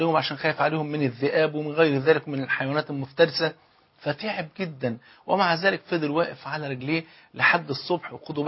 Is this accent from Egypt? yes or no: yes; Egypt; حتى المثل عندنا في مصر يقول لك اللي بيتهم ازاز ما حدفش ناس بالطوب